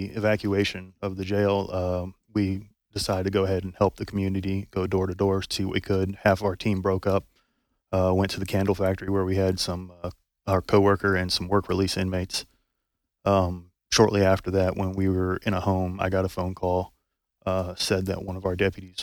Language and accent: English; Mayfield, Kentucky, United States; My hometown is Mayfield, Kentucky.